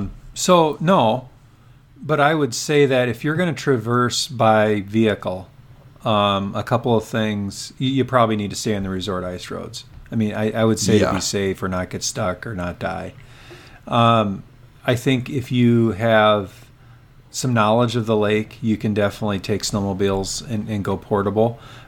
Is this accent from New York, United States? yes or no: no; Iowa, United States; also born or lived in Duluth, United States; Well, I was actually raised in Iowa, even though I was born in Duluth. But I'm raised in Iowa, and so my family's here.